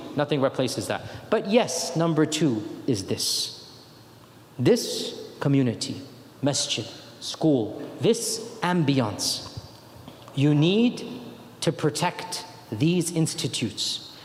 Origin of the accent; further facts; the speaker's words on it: United States; born there; I thank Allah I was born in America.